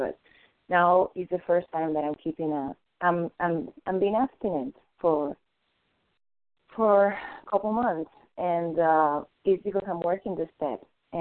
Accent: Florida, United States; from Florida, recovering compulsive overeating for today.

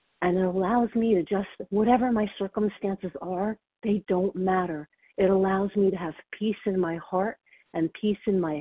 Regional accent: Montclair, New Jersey, United States; I'm from Montclair, New Jersey.

